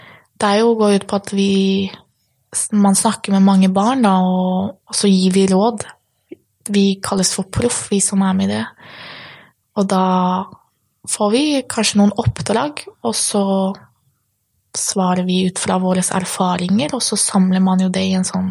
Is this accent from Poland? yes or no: yes; Poland; Norwegian is a second language; now in Norway; I Polen, I mitt hjemland, så det mer sånn, man ser hverandre litt mer annerledes, det mer sånn kjærlighet, hvis man kan si det. Når jeg kom til Norge